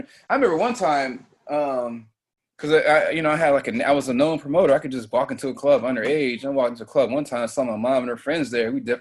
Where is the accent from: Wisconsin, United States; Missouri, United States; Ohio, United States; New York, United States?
Missouri, United States; St. Louis; My mother is, we're from St. Louis, Missouri, man.